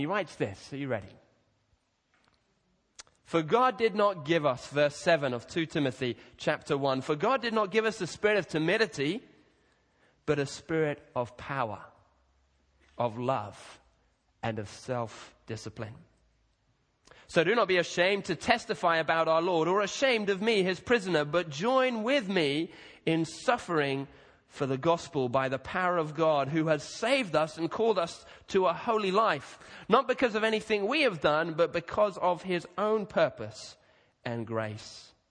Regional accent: Kenya; I grew up in Kenya and we didn't have lots on the television then, so we used to get these cheap videos from W.H. Smith's and take them back over there.

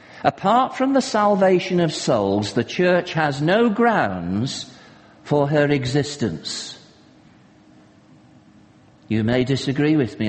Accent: North West England, United Kingdom; As you know, I'm from Cheshire

